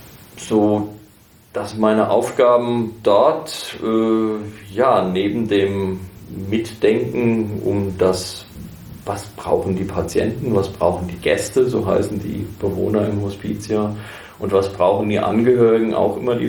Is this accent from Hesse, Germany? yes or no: yes; Herborn, Hesse, Germany; 56 Jahre alt, geboren in Herborn und dort auch groß geworden. Studiert habe ich in Heidelberg und in Marburg.